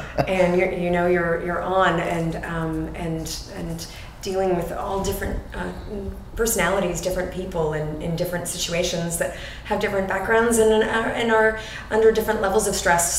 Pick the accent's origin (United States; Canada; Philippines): Canada; you don't say I'm from Canada. You say like, oh, well, I'm part this and I'm part that and everything. Mm-hmm. And so it was, I'm Scottish. And yeah. So I was raised with those Scottish roots.